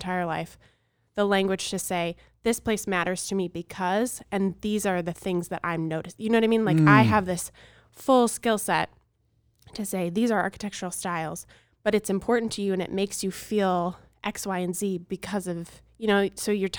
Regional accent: Madison, Wisconsin, United States; also born or lived in Philadelphia; I'm from the Midwest, but I lived in Philly for 5 years.

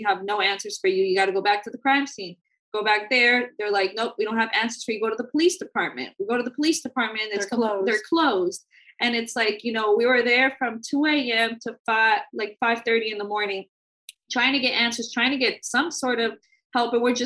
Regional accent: San Francisco, California, United States; We're born and raised in San Francisco.

